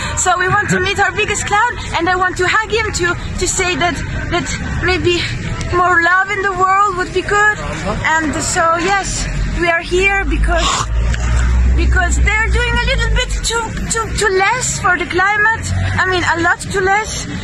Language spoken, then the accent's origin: English; Lugano, Ticino, Switzerland; English is a second language; I'm from Lugano.